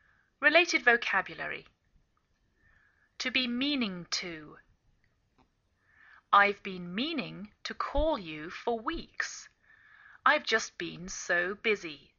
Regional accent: England, United Kingdom; now in United States

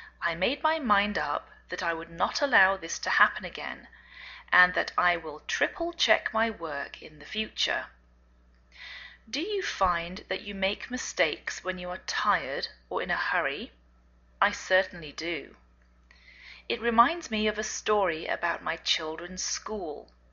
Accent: England, United Kingdom; now in United States

